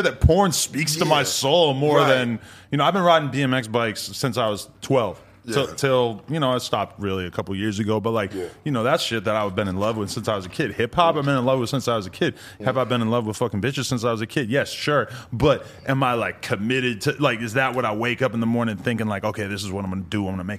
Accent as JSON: {"language": "English", "region": "New Hampshire", "country": "United States", "tie": "born or raised there", "said": "A lot of heroin where I grew up."}